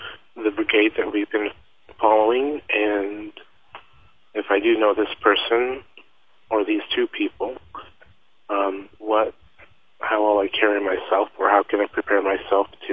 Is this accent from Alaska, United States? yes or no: yes; Sitka, Alaska, United States; I told him I was from Sitka, Alaska